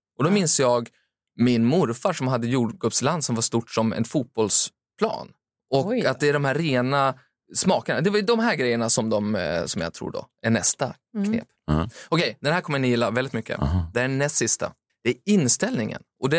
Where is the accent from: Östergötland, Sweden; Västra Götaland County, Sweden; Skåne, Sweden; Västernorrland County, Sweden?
Västernorrland County, Sweden; Timrå; som i lägenheter som såg ut som där jag kommer från, Timrå, där hade de en bastu.